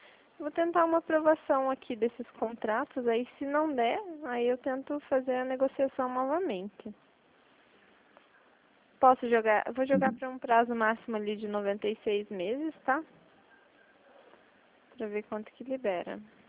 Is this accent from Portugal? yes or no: no; Curitiba, Paraná, Brazil; Eu sou de Curitiba.